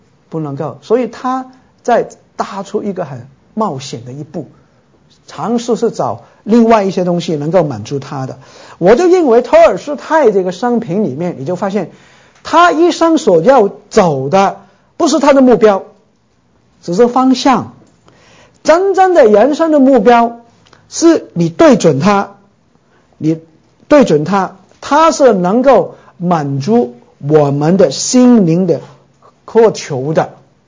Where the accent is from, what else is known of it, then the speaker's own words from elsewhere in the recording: China; 我认为六四事件以后了，就是我们中国人慢慢感觉都不知道怎么走啊